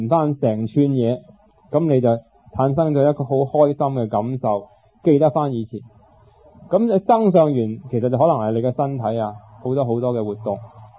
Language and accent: Cantonese; Hong Kong; 我哋香港人有本嘢叫《基本法》